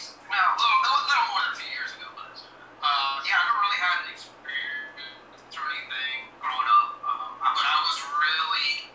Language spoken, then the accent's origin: English; Puerto Rico; now in Italy; Yeah, so I mean, I'm from Puerto Rico.